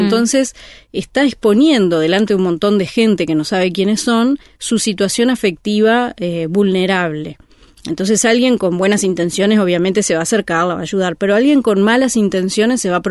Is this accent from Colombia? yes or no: no; Uruguay; Yo soy uruguaya y en Uruguay pasa eso de que acá no pasa nada